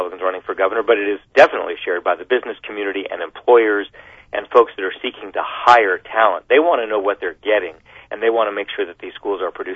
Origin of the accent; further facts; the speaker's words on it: Tucson, Arizona, United States; growing up in Tucson as I did